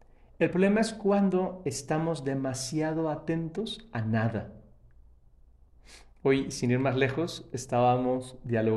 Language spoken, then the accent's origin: Spanish; Panama; Así como en Panamá decimos nuestro istmo canalero, y los llaman el llano.